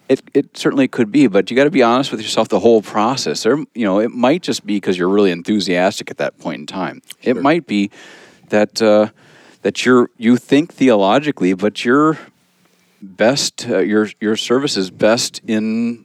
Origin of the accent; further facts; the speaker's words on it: St. Louis, Missouri, United States; When I was young, I remember my pastor growing up in St. Louis stopping me once right after church